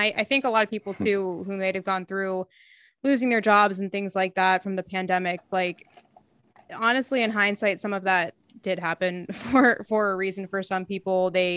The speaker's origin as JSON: {"language": "English", "town": "Pittsburgh", "region": "Pennsylvania", "country": "United States", "said": "so as I'm from Pittsburgh, I moved back, I was living in Long Island"}